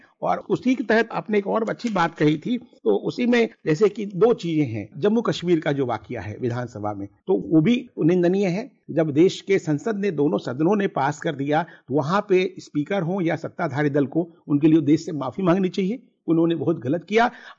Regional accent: Bihar, India; मैं बिहार से आता हूँ

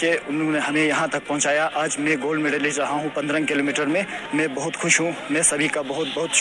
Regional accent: Kargil, Ladakh, India; میں کارگل کا رہنے والا ہوں

